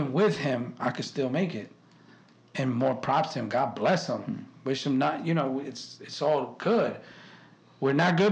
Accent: New York City, New York, United States; also born or lived in Colombia; So I went from there to New York. I was in Queens for a while, and I went to the Bronx.

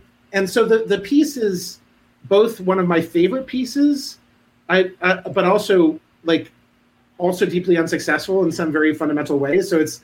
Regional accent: Providence, Rhode Island, United States; No, I grew up in Providence. I'm a townie.

